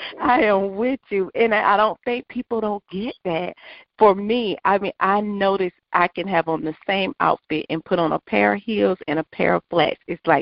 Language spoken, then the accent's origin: English; South Carolina, United States; I grew up here in South Carolina. I was the oldest of three